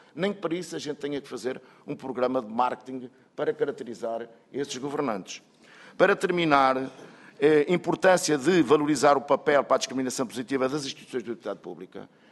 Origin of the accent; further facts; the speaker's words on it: Portugal; Eu também sou português, o facto de eu viver longe da vila ou longe da cidade não quer dizer que eu não tenha direito a fruir o que os outros podem fruir.